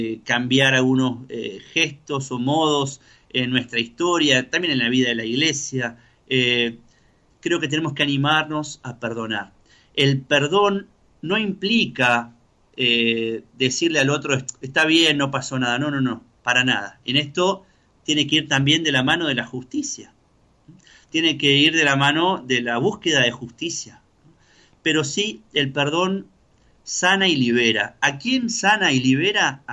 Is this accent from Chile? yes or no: no; Argentina; en nuestra historia como argentinos